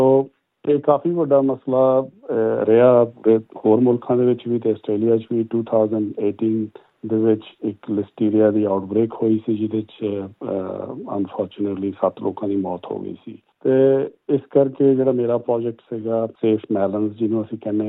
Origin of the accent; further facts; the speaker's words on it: Himachal Pradesh, India; ਮੈਂ ਹਿਮਾਚਲ ਪ੍ਰਦੇਸ਼ ਤੋਂ ਹਾਂ, ਜ਼ਿਲ੍ਹਾ ਉਨਾ, ਜਿਹੜਾ ਕਿ 1971 ਤੋਂ ਪਹਿਲਾਂ ਪੰਜਾਬ ਦਾ ਹਿੱਸਾ ਸੀ, ਤਾਂ ਹੀ ਹੁਣ ਤੁਸੀਂ ਸੁਣ ਰਹੇ ਹੋ ਕਿ ਮੈਂ ਪੰਜਾਬੀ 'ਚ ਬੋਲ ਰਿਹਾ। ਅਤੇ ਸਾਡੀ ਫੈਮਿਲੀ ਦੇ ਵਿੱਚ ਸਾਡੀ ਫਾਰਮਿੰਗ ਬੈਕਗਰਾਊਂਡ ਹੈ